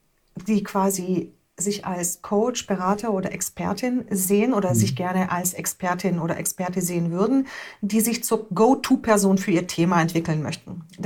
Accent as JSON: {"language": "German", "country": "Romania", "first_language": "Hungarian", "second_language": "German", "said": "wir kommen aus Rumänien, meine Muttersprache ist Ungarisch. So, dann Deutsch war meine dritte Sprache, die ich gelernt habe. Und da war ich schon 6 oder 7 Jahre alt."}